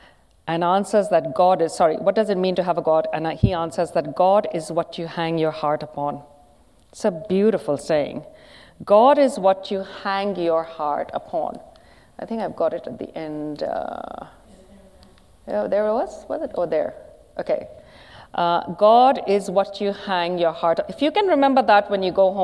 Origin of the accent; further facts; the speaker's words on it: India; You know, now I'm an Indian person, right? And yoga's come out of the Hindu tradition.